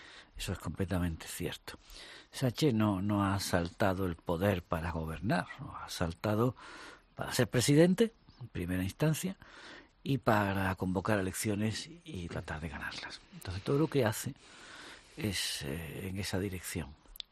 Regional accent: Spain; a mí como ciudadano español

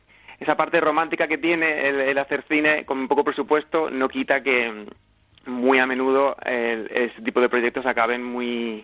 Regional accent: Jerez, Andalusia, Spain; moved away as an adult; also born or lived in Madrid / London; Bueno, yo soy de Jerez, me fui a Madrid para estudiar la universidad ya en su día, estuve allí 10 años y hace como 3 años y medio me fui a vivir a Londres

